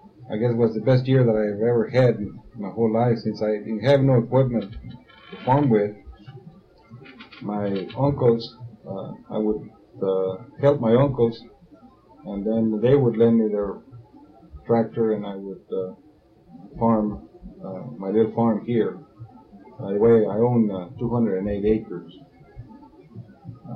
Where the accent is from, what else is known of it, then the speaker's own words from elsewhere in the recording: San Diego, Texas, United States; Mr. Solis, I was born in San Diego on October the 30th, 1928. And … born and raised here in Duval County, and so is … I have lived in this place all of my life.